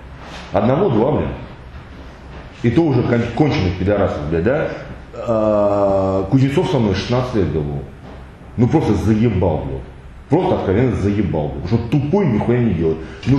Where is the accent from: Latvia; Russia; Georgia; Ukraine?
Ukraine; Sevastopol; Ну, я с Украины, блядь. С Севастополя, блядь.